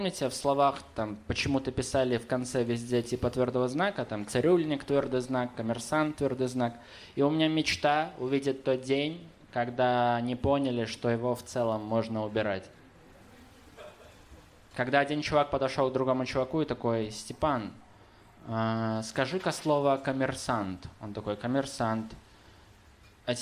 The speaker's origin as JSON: {"language": "Russian", "country": "Belarus", "said": "Я еще из Беларуси, я хотел вас спросить, почему вам в России так насрать на букву «ё»?"}